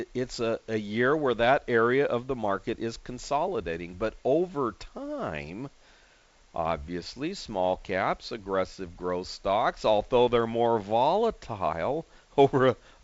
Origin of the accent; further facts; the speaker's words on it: San Diego, California, United States; It's in my hometown of San Diego. We have a lot of biotech stocks here in San Diego.